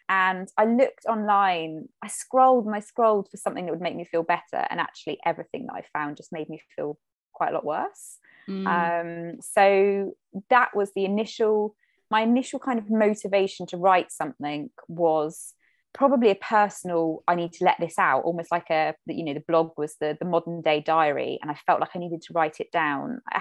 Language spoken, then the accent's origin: English; South West England, United Kingdom; I grew up in Cornwall